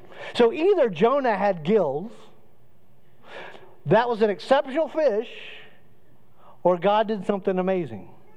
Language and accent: English; Cocoa, Florida, United States; I grew up in Cocoa, and so when I would cross the bridge to go to Cocoa Beach when I was growing up, it was different than it is now.